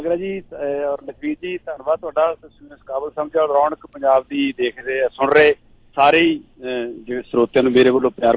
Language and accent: Punjabi; Virewala Kalan, Punjab, India; ਫਰੀਦਕੋਟ ਸ਼ਹਿਰ ਦੇ ਵਿੱਚੋਂ ਬੋਲ ਰਹੇ ਹਾਂ ਪਿੰਡ ਮੇਰਾ ਵੀਰੇ ਵਾਲਾ ਕਲਾਂ ਜੀ ਇੱਥੋਂ ਤਕਰੀਬਨ 25 ਕਿਲੋਮੀਟਰ ਦੂਰ ਹੈ ਬਾਬੂ ਸਿੰਘ ਮਾਨ ਮਰਾੜਾ ਵਾਲੇ ਉਹਨਾਂ ਦੇ ਬਿਲਕੁਲ ਗੁਆਂਢ ਦੇ ਵਿੱਚ ਲੇਕਿਨ ਮੈਂ ਕਾਫੀ ਲੰਬੇ ਸਮੇਂ ਤੋਂ ਫਰੀਦਕੋਟ ਸ਼ਹਿਰ ਚ ਰਹਿ ਰਹੇ